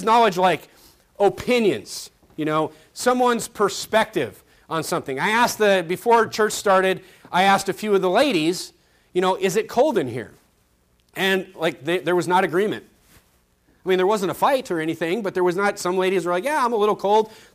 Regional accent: Midwest, United States; now in California, United States; Look, I'm aware that I grew up in the Midwest, so I just kind of have more interest in things like agriculture

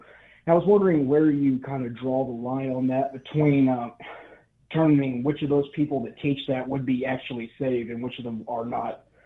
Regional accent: Aiken, South Carolina, United States; I'm from Aiken, South Carolina.

